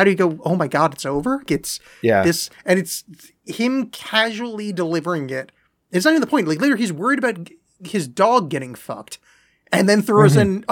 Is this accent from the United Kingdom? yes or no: yes; United Kingdom; Oh, sorry, I'm from Britain, snap his fingers.